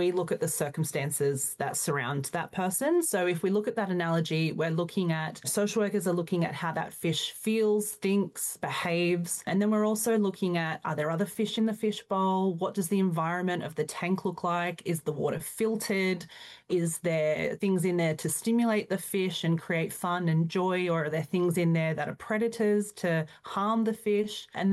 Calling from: New South Wales, Australia; Yeah, I'm talking from Darkanyang country on the Central Coast in New South Wales.

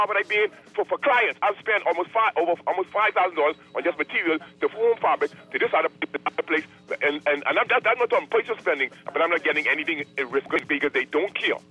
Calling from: Nairobi, Kenya; I'm calling from Nairobi.

